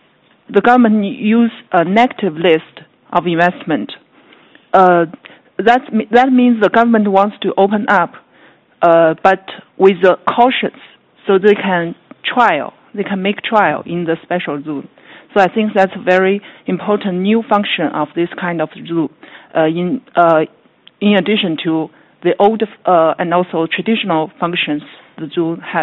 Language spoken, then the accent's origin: English; China; I'm from China. What I want to say is barely a question, but it's a notion from what I have learned and experienced in China.